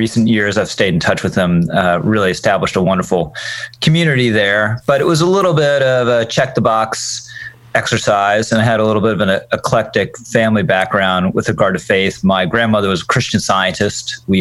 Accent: Virginia, United States; now in New York, United States; And then particularly when I moved to New York, I was originally from Virginia, going to Redeemer and listening to Tim Keller had a big influence on me.

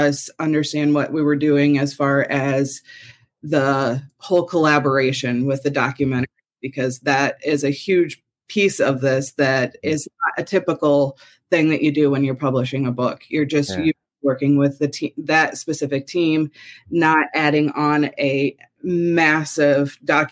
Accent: Michigan, United States; Okay, so I grew up in Metro Detroit and actually grew up in the town that he lived in when he played.

